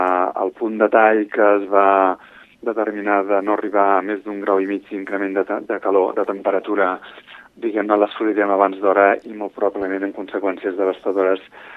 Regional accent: Sant Cugat del Vallès, Catalonia, Spain; jo sóc santcugatenc de tota la vida, sóc fill de Sant Cugat, però treballo a Terrassa

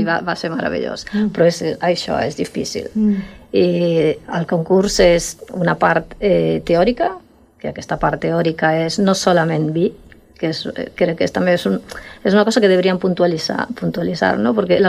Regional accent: Galicia, Spain; Catalan is a second language; sóc gallega

